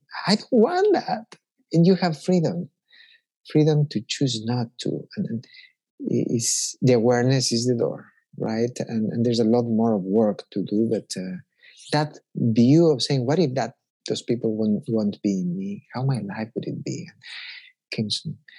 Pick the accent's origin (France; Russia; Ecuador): Ecuador; I don't know, I'm from Ecuador.